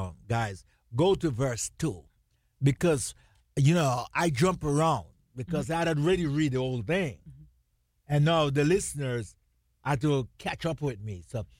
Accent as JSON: {"language": "English", "country": "Jamaica", "accent": "Jamaican", "said": "You guys just put up with my Jamaican accent and Diane American accent."}